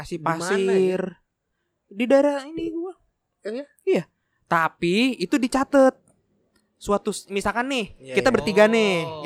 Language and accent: Indonesian; Jakarta, Indonesia; di beberapa daerah kita ngomongin kita ini orang Jakarta ya